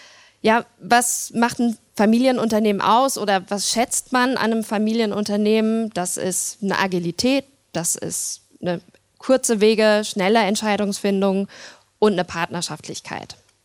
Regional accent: Frankfurt, Hesse, Germany; ich bin aus Frankfurt, ich bin das nicht, aber Hessisch kriege ich dann auch hin.

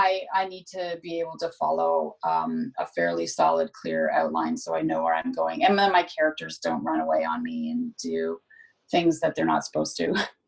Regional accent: Canada; So it's not a huge stretch to write as a Canadian to write Chicago, because Chicago is in a lot of ways similar to Toronto.

